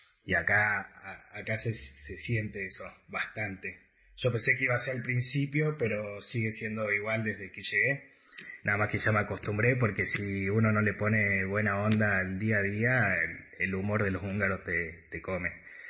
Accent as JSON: {"language": "Spanish", "country": "Argentina", "moved": "as an adult", "said": "es mi primer año fuera de Argentina, yo nunca salí de Argentina en ningún momento"}